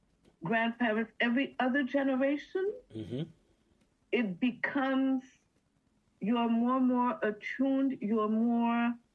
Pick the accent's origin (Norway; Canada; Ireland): Canada; Outremont, Quebec; We grew up in Outremont. Yeah. In the 80s. 70s, 80s.